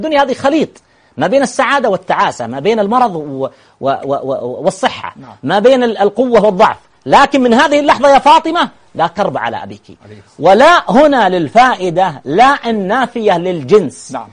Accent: Saudi Arabia; عندنا في البلاد العربية، عندنا في المملكة العربية السعودية

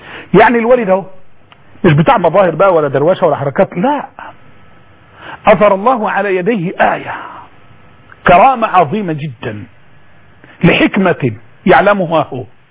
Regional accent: Egypt; accent: Egyptian; اللي احنا بنقول عليه بلهجتنا المصرية بنقول بيستوي.

